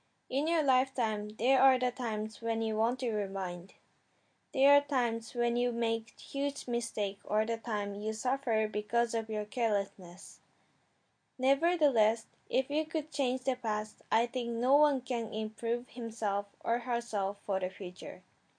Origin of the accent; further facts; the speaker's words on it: Japan; English is a second language; moved away; My parents preferred me of going back to Japan and study Japanese culture and language in my home country.